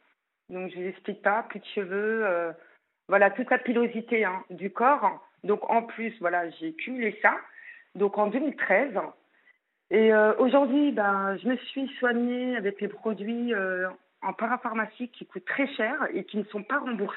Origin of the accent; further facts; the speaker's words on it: Centre-Val de Loire, France; now in Rouen, France; je viens de la Touraine. Voilà. Et je me suis installée à Rouen, puisque j'ai de la famille